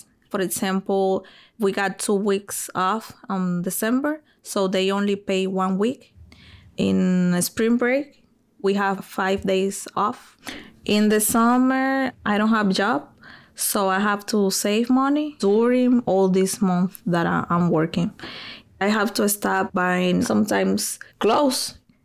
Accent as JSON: {"language": "English", "country": "Dominican Republic", "second_language": "English", "lives_now": "Chicago, United States", "said": "I'm from Dominican Republic. I only have 7 years here in Chicago and the United States."}